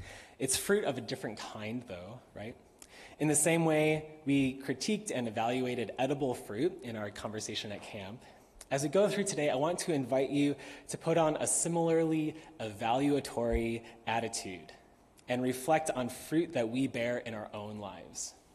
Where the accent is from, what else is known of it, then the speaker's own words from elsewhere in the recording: Chicago, Illinois, United States; I remember growing up in Chicago suburbia in the 90s, good produce basically didn't exist.